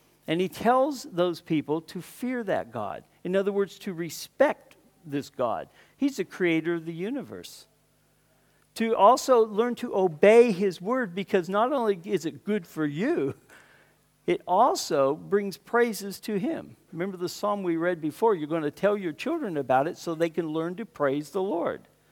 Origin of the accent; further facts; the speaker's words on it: California, United States; moved away as an adult; now in Australia; 40-some years ago, my wife and I came from Southern California. And we came here to Western Australia to help found a church and get something going, which is still here. It's up in Wanneroo.